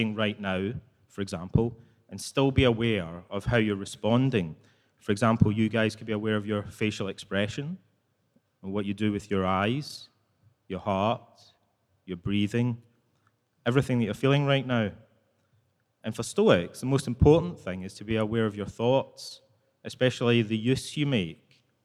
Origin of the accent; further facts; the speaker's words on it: United Kingdom; And being British, I had to really resist the urge to give a sarcastic response.